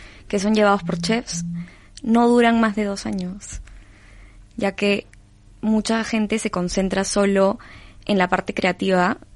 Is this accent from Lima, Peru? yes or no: yes; Lima, Peru; yo soy 100% peruana, he nacido y crecido en Perú, en Lima, Perú, que además es la costa, es una zona muy rica en pescados, en frutas.